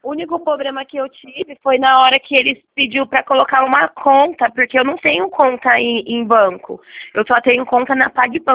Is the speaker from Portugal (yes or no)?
no; Sumaré, São Paulo, Brazil; born there; now in Campinas, Brazil; Eu nasci em Sumaré.